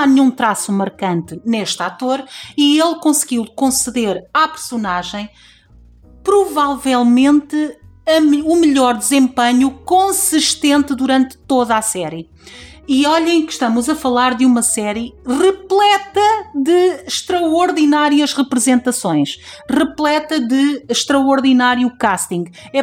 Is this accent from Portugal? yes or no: yes; Portugal; não gostaria que me dissessem que eu sou espanhol ou coisa do género. Não tenho nada contra os espanhóis, mas sou portuguesa.